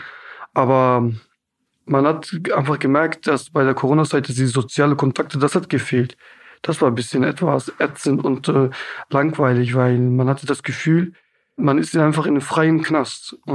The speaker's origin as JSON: {"language": "German", "region": "Hamburg", "country": "Germany", "said": "ich komme selber aus Billstedt-Horn und da sind die Menschen hilfsbereit"}